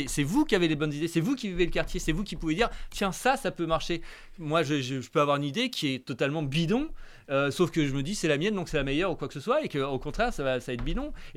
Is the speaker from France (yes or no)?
yes; Rouen, Normandy, France; C'est pas parce qu'on vient de la Grand-Mare, c'est pas parce qu'on vient du Châtelet qu'on peut pas réussir, qu'on peut pas être élu à la ville de Rouen